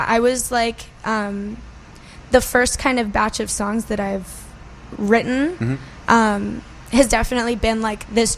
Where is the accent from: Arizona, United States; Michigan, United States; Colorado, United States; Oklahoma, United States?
Colorado, United States; Fort Collins; now in Los Angeles, United States; So I grew up in Colorado, in a town called Fort Collins. Mm-hmm. And I moved to LA about a year ago now